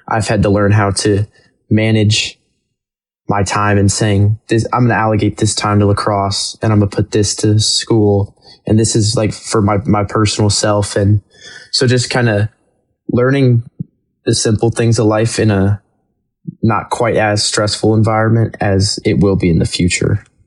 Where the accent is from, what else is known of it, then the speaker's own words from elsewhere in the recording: Chandler, Arizona, United States; I'm from Chandler, Arizona.